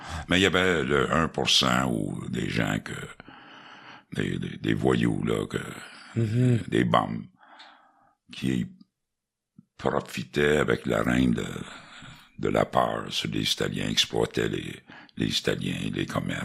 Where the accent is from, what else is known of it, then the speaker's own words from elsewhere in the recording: Montreal, Quebec, Canada; J'ai grandi à Billamar, Saint-Henri, dans ce coin-là. Okay. Je suis à Notre-Dame-de-Grâce, mais j'ai grandi à Billamar, les années 70.